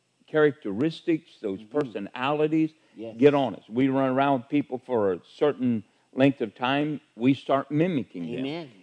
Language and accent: English; Sidney, Ohio, United States; Tell me, oh, you're from the South. Amen. No, I'm from Sydney, Ohio.